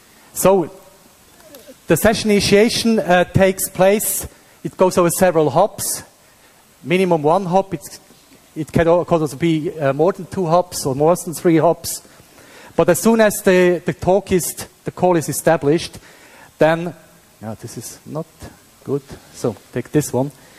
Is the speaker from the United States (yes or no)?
no; Switzerland; English is a second language; Because both languages are foreign for me, because I'm from Switzerland.